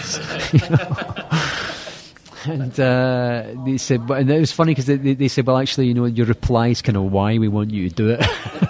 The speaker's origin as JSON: {"language": "English", "region": "Scotland", "country": "United Kingdom", "accent": "Scottish", "said": "Scottish actor, I did another couple of parts where I played some accents, and then eventually I spoke in my own accent in a piece called Hamish Macbeth. And Hamish Macbeth was a little cop show back home in the UK"}